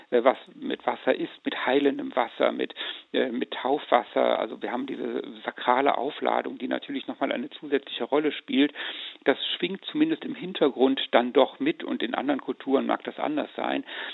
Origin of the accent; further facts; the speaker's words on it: Rhineland, Germany; Ich stamme aus dem Rheinland, da sind die wunderbaren Quellen in der Eifel